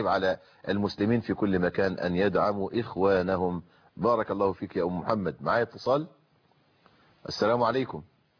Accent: Egypt; احنا عندنا في مصر هو اذان واحد، هو اذان الفجر

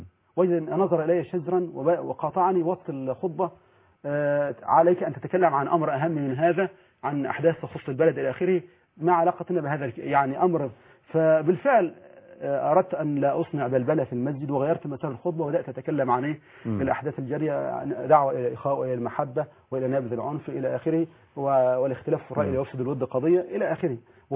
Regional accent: Egypt; البحث العلمي عندنا في مصر توصياته كثيرة جدا لكن لا توجد على أرض الواقع.

